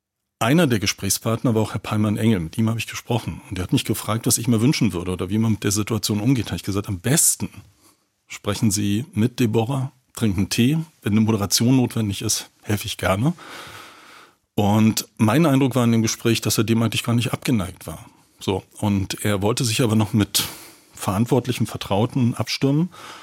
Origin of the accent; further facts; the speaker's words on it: East Germany, Germany; Und wir haben ja da auch eine interessante Geschichte als Ostdeutsche